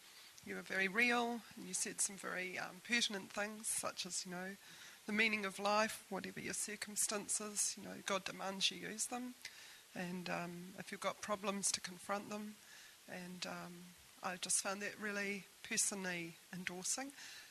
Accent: New Zealand; I'm from New Zealand.

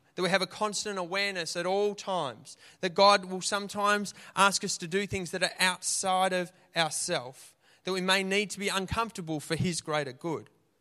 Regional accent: Australia; accent: Aussie; because, you know, that's my Aussie accent.

